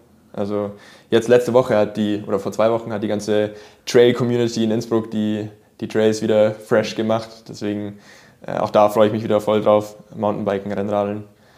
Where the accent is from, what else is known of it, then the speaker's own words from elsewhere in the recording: Nuremberg, Bavaria, Germany; accent: Franconian; Ich bin eigentlich ursprünglich Franke aus Nürnberg, genau. Mein rollendes R.